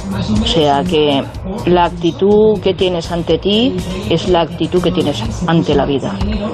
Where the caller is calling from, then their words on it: Valencia, Valencian Community, Spain; de Valencia. Yo puedo decirte que soy una persona que no suele maquillarse habitualmente.